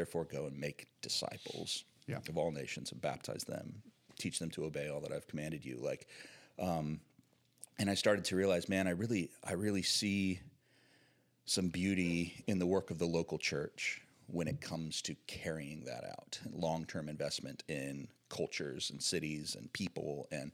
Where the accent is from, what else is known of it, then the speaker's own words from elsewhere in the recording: Albany, Oregon, United States; we moved next door to my hometown, Albany, which is, if you're familiar, mm-hmm. really just the other side of the Willamette River from Corvallis.